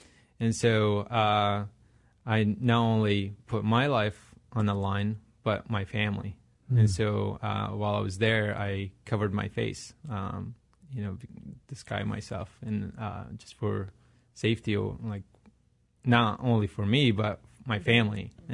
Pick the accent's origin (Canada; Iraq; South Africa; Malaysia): Iraq; now in United States; I was born and raised in Iraq